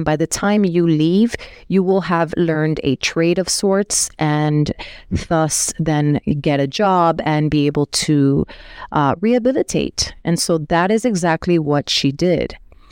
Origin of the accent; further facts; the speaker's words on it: Florida, United States; If I'm not mistaken, there was a Job Corps program here in Florida. I'm from South Florida.